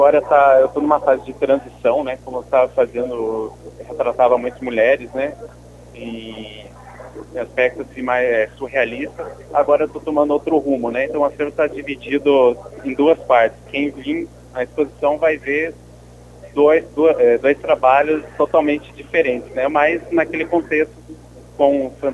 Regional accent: União da Vitória, Paraná, Brazil; Que eu nasci e cresci aqui na União, morei até 2002 aqui.

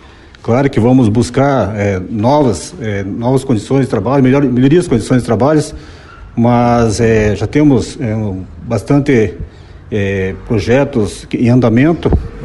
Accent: Ponta Grossa, Paraná, Brazil; eu sou natural da cidade de Ponta Grossa, fiz a minha maior parte da minha carreira naquela região, no primeiro BPM.

